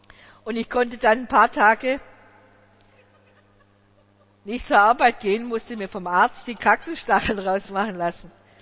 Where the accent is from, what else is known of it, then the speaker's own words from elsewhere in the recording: Southern Germany, Germany; aber ich bin im Pietismus in Süddeutschland aufgewachsen.